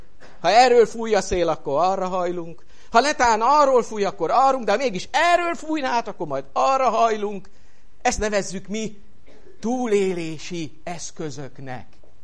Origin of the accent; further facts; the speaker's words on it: Budapest, Hungary; rólam is tudjátok, hogy pesti vagyok. Az akcentusom, a kifejezéseim, a beszédem, elárul engem.